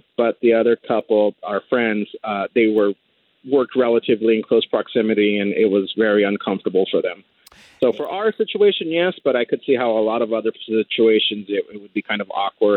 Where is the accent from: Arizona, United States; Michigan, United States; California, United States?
California, United States; Baldwin Park; she grew up in Rancho Cucamonga. I grew up in Baldwin Park.